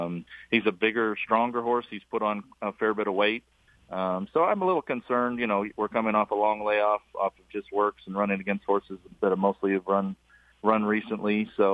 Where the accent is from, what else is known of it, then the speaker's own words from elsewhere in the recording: Vancouver, British Columbia, Canada; I grew up in just outside of Vancouver, Canada.